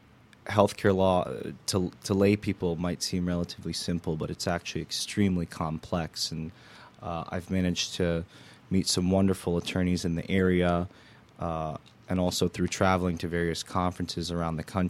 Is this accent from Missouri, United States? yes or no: no; California, United States; I'm actually I was raised in California, went to college in California, and then I moved to the East Coast, to the Northeast, to the Boston area, where I went to law school.